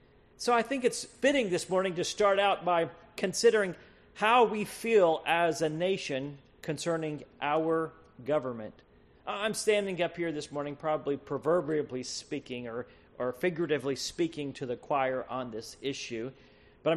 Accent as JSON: {"language": "English", "country": "United States", "said": "not blaming our leadership, but blaming the support of us as American citizens."}